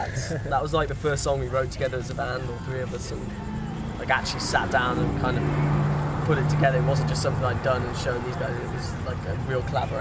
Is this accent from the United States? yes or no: no; England, United Kingdom; I mean, I grew up in England during the … … wars.